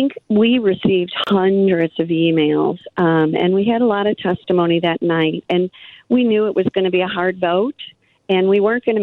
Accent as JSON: {"language": "English", "region": "Illinois", "country": "United States", "tie": "born or raised there", "said": "I was born and raised here in Illinois"}